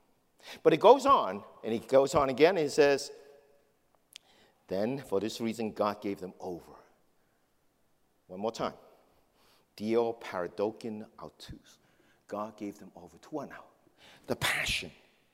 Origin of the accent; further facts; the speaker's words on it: New York City, New York, United States; But I grew up in the heart of New York City. I grew up in Manhattan.